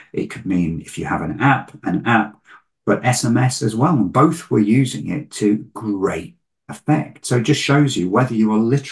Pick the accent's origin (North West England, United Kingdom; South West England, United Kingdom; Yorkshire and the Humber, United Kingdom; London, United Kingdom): Yorkshire and the Humber, United Kingdom; Bingley; my hometown of Bingley in West Yorkshire.